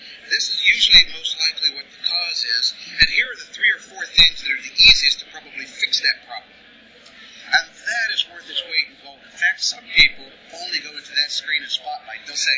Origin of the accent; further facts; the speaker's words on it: Texas, United States; I do a lot of work with them because I'm from Texas.